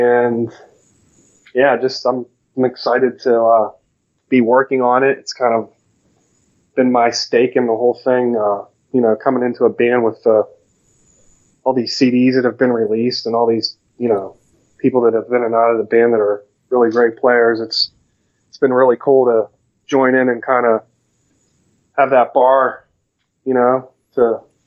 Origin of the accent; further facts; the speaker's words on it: Shaler, Pennsylvania, United States; Yeah, I'm originally from Shaler, like Etna, Melville.